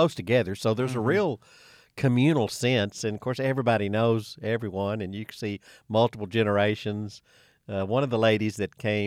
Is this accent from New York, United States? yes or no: no; Imboden, Arkansas, United States; Yeah, Imboden, Arkansas.